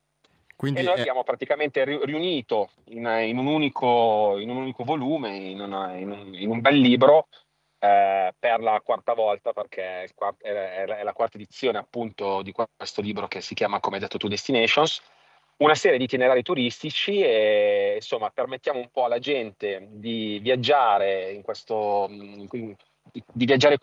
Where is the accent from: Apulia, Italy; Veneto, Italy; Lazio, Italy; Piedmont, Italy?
Piedmont, Italy; essendo io piemontese, molto vicino al Lago Maggiore, quindi diciamo che siamo vicini di casa.